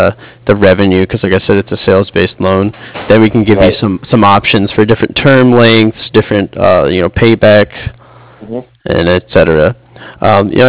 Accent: West Orange, New Jersey, United States; now in San Diego, United States; I grew up in West Orange, so not pretty familiar with the area.

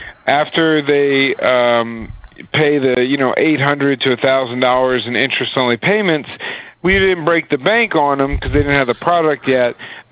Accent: New Orleans, Louisiana, United States; No, I'm from New Orleans.

